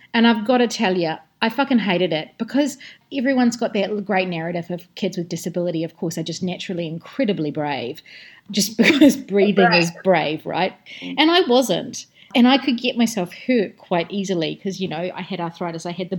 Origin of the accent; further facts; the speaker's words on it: England, United Kingdom; because I grew up in Dickensian in England